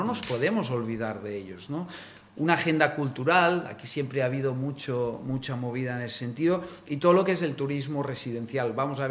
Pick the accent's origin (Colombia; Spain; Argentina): Spain; Balearic Islands; yo soy menorquín